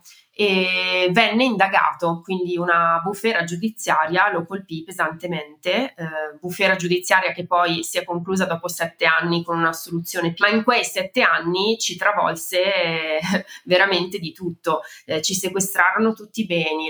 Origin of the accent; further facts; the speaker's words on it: Bergamo, Lombardy, Italy; accent: Bergamo; Allora, io sono originaria di Bergamo, come si può sentire dal mio accento, e nasco a Bergamo nel 1982, quindi negli anni 80.